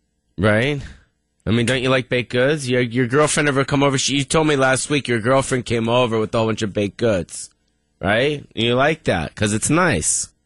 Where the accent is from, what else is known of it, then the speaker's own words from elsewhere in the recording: West Hollywood, California, United States; You know, my best friend as a child growing up, I grew up on the Sunset Strip.